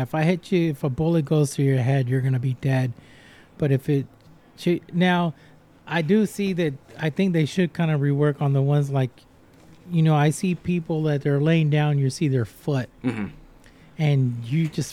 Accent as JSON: {"language": "English", "country": "Puerto Rico", "said": "because I'm from Puerto Rico, so I know my people, you know."}